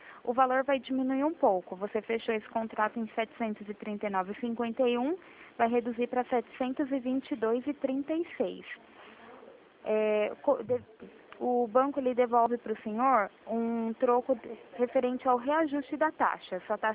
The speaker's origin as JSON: {"language": "Portuguese", "town": "Itatiba", "region": "São Paulo", "country": "Brazil", "said": "A minha cidade é Itatiba. Sou interior de São Paulo."}